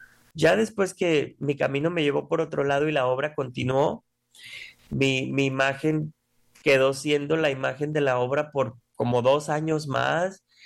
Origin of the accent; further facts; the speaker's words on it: Mexico; Pues soy mexicano.